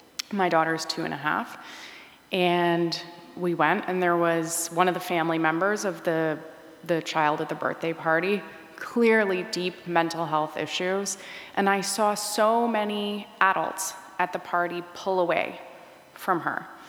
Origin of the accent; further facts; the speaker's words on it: Hamilton, Ontario, Canada; I grew up in Hamilton, and my dad was a member of parliament, so I was very exposed to seniors in Hamilton.